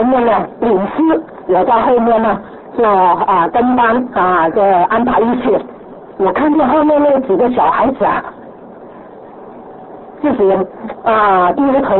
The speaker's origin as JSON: {"language": "Chinese", "country": "Hong Kong", "second_language": "Chinese", "said": "我们是香港人嘛你知道最怕是广府人讲官话，哎呀，真是我是广东人了啊，所以你听我的国语呢，你就觉得很辛苦了哈。"}